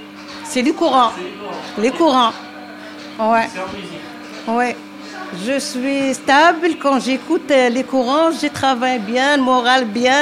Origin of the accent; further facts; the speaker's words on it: Constantine, Constantine Province, Algeria; Je suis algérienne, Constantine, hein?